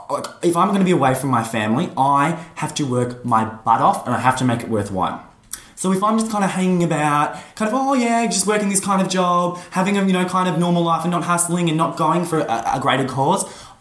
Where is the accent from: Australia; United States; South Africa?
Australia; Victoria; I grew up outside of Melbourne in a small town, and I was always restricted.